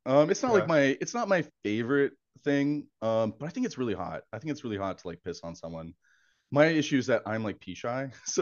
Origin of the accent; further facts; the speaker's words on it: Texas, United States; I grew up in Texas, so there was a lot of … related stuff.